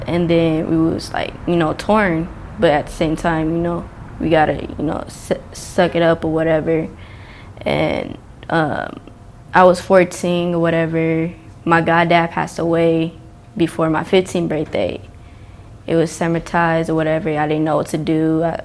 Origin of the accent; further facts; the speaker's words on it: Lancaster, California, United States; born there; I was born in Lancaster at AV Hospital.